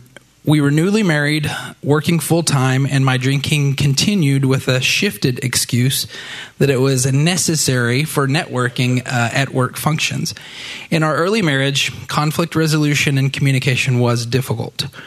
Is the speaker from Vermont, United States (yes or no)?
no; Oklahoma, United States; I grew up in Oklahoma and was raised by two wonderful Christian parents